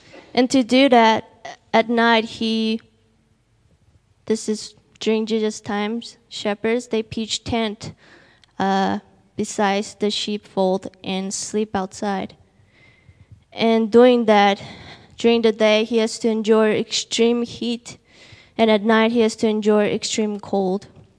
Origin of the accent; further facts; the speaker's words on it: Taiwan; I'm from Taiwan.